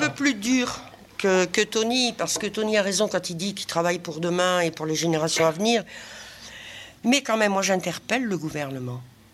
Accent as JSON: {"language": "French", "country": "France", "said": "je suis manouche. Bah, je suis française. C'est pas possible, on me veut pas en France. Eh bien, c'est pas grave. Mais qu'on accepte quand même que depuis 1500, le 15e siècle, on est en France."}